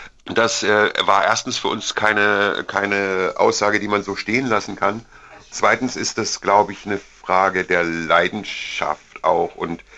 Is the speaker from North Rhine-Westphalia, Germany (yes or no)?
no; Staufen im Breisgau, Baden-Württemberg, Germany; ich komme so ein bisschen aus der Provinz. Ich bin in Staufen in Breisgau aufgewachsen.